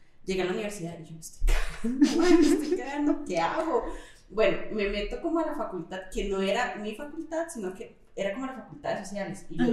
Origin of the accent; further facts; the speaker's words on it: Costa Rica; now in Chile; yo llorando, yo es que yo soy de Costa Rica.